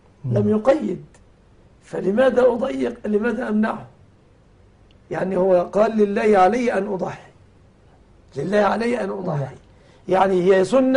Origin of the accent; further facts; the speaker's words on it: Egypt; كما أسأل الله أن يحفظ بلادنا مصر أمنة مطمئنة وسائر